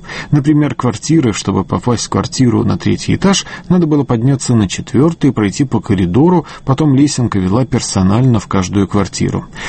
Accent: Moscow, Russia; Я москвич, закончил в Москве 53-й год.

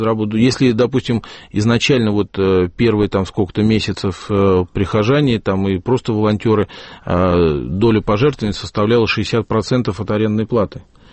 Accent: Moscow, Russia; как москвич

